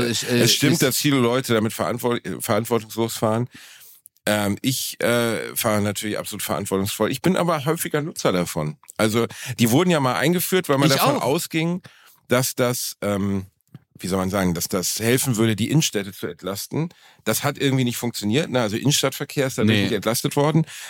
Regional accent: Gelsenkirchen, North Rhine-Westphalia, Germany; born or raised there

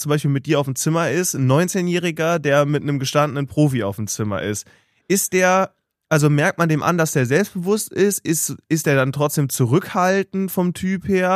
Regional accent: Germany; als Deutscher in einem deutschen Team, da muss man natürlich auch das zeigen, wofür wir international bekannt sind.

